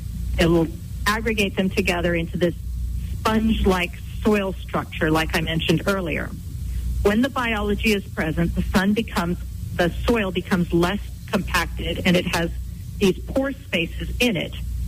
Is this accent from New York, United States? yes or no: no; Bakersfield, California, United States; Down in the valley near Bakersfield, which is my hometown